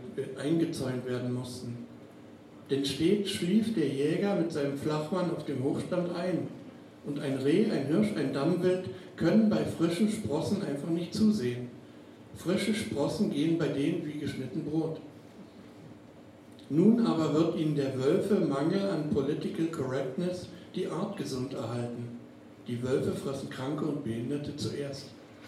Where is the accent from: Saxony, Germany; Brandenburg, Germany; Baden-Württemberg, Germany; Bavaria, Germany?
Saxony, Germany; zwei oder drei liefen durch die Neiße in meine Heimat, die Oberlausitz.